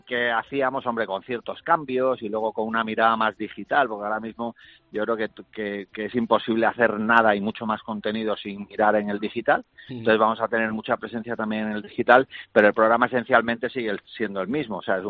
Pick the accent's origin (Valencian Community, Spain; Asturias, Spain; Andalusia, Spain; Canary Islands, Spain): Andalusia, Spain; Antequera; que hemos estado grabando en Antequera, en mi tierra.